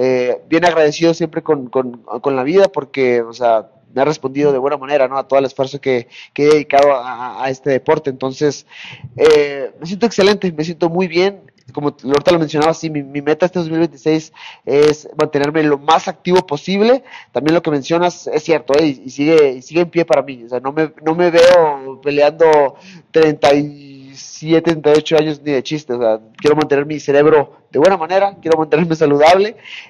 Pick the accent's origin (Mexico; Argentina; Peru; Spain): Mexico; Tijuana, Baja California; pero yo, por ejemplo, en Tijuana, de donde yo soy, pues mis familia me dijo que sí hubo 2-3 disturbios.